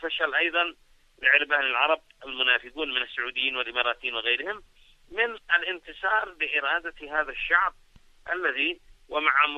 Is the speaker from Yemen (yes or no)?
yes; Yemen; وأنا مواطن يمني يريد أن يحقق الاستقلال لبلده